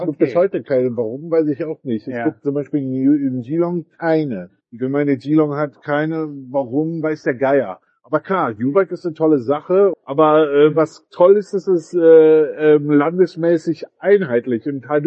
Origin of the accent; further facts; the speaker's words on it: Taipei, Taiwan; wir kommen aus dem Großraum Taipei, wo ja auch noch Taoyuan und Keelung so zugehören.